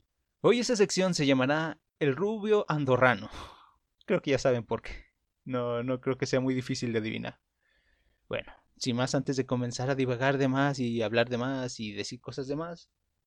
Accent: Mexico; Y es que la gente de México, y realmente soy de México, por eso hablo de ellos, o de nosotros, o de aquel.

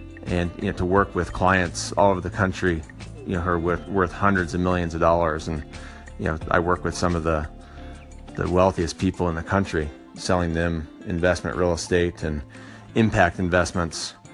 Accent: Flint, Michigan, United States; now in Aspen, United States; I grew up outside of Flint, Michigan. You've all heard of Flint with the water crisis. And now I live near Aspen, Colorado.

